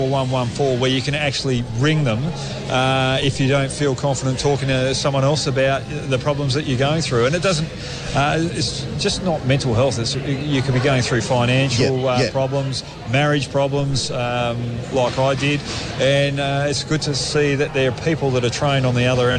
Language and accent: English; Williams, Western Australia, Australia; Yeah, so I grew up in Williams.